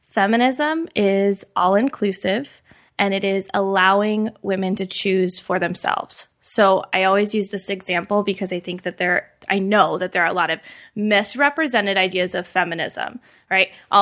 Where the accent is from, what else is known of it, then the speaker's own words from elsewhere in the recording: Indiana, United States; So I grew up in Indiana, and that's where most of the book takes place, growing up in fundamentalist evangelical Christianity.